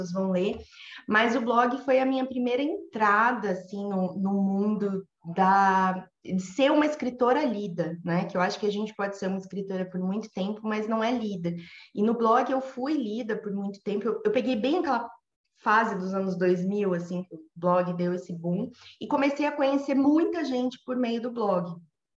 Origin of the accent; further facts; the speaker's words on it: Santa Catarina, Brazil; now in São Paulo, Brazil; E aí eu moro em São Paulo, sou de Santa Catarina, moro em São Paulo há 11 anos já